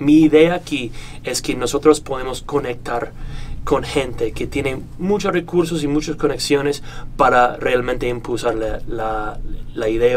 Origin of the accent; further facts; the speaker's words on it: Illinois, United States; born there; now in New York, United States; Nací en Illinois, pero en ese momento vivo y tengo mi empresa en Manhattan.